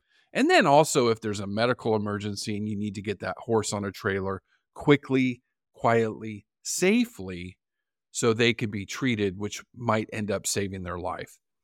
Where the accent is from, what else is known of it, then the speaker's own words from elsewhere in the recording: California, United States; back home in my home state of California, where I grew up and where I worked and early in my career in San Diego